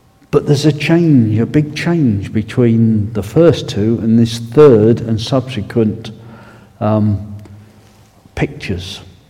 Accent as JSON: {"language": "English", "region": "East of England", "country": "United Kingdom", "accent": "Essex", "said": "coming from darkest Essex in the middle, and I went up to Nottingham, and with my lovely Essex accent"}